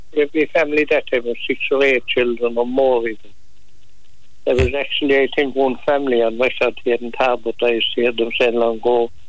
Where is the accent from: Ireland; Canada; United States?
Ireland; Ballylongford, Munster; I grew up in Ballylongford. My father and mother had a shop there